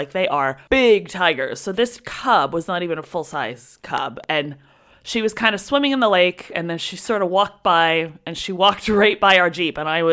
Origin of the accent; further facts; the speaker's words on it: Canada; I'm from Canada.